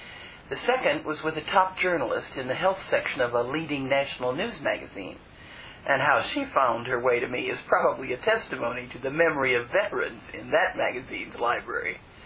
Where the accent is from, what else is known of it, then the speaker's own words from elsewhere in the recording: Santa Monica, California, United States; He suggested putting in the name of my hometown. When I entered Santa Monica, the system responded with a lovely display of relevant information on the city.